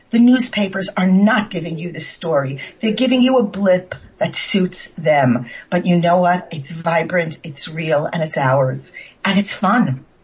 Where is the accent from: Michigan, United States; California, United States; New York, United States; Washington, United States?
New York, United States; And as long as I kept my mouth shut, they didn't know I was from New York, so it was good.